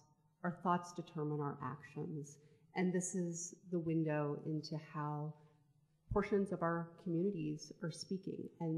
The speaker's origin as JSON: {"language": "English", "town": "Berkeley", "region": "California", "country": "United States", "said": "where I come from in Richmond, I come from Berkeley, but in Richmond, California"}